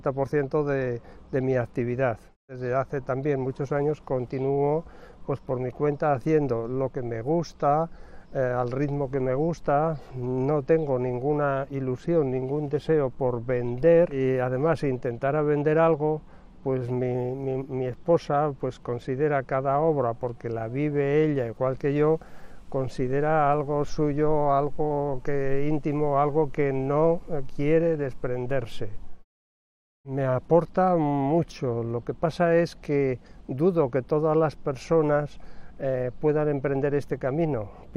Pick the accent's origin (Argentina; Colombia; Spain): Spain; Castile and León; la fauna que yo había visto en mi pueblo, un pueblo ya desaparecido, lamentablemente, de las tierras altas sorianas.